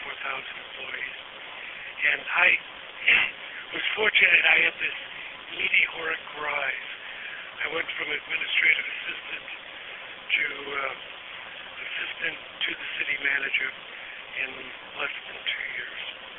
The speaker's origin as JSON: {"language": "English", "region": "Massachusetts", "country": "United States", "said": "I'm originally from New England. I was born in Massachusetts. And then I went in the service after high school. And I ended up in Tucson, Arizona"}